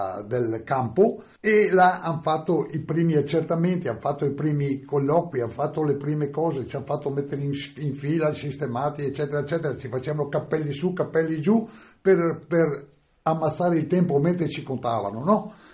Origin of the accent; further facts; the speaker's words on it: Feltre, Veneto, Italy; born there; Sono nato a Feltre il 26 dicembre del 1927, quindi nel 44, quando mi ero arrestato, avevo ancora 16 anni